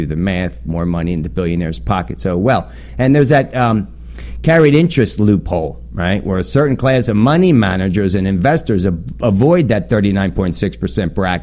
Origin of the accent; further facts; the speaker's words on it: New Jersey, United States; You know, my home state, New Jersey